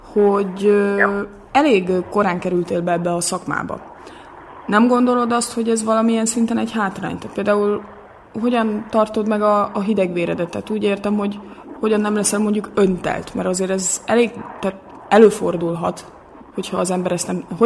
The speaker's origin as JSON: {"language": "Hungarian", "town": "Pécs", "region": "Baranya", "country": "Hungary", "said": "Őket én is szeretem, mivel pécsi vagyok"}